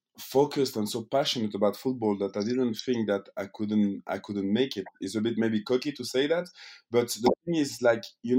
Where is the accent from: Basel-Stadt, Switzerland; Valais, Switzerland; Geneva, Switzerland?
Geneva, Switzerland; I'm in Geneva, in my hometown.